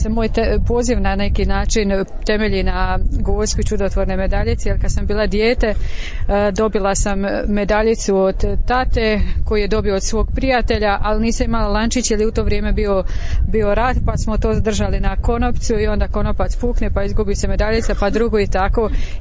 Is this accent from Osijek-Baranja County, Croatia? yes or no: yes; Osijek, Osijek-Baranja County, Croatia; dolazim iz Osijeka.